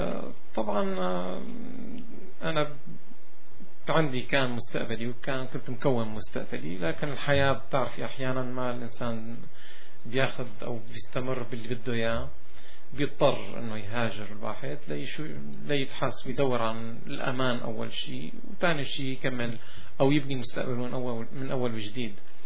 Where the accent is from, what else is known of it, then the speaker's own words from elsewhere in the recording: Syria; also born or lived in France; now in Montreal, Canada; انا اجيت من سوريا، لكن قبل سوريا كنت طبعا في محطه بفرنسا بدراستي هنيك، بعدين طبعا خلال هاي الفترة جيت لهون، وبعدين رجعت على سوريا ومن سوريا لهون.